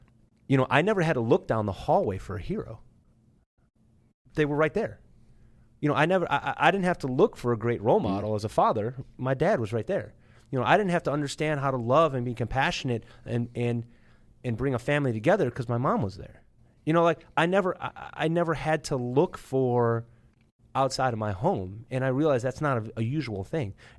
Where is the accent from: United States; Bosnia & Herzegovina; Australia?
United States; Northbrook, Illinois; I grew up in Northbrook.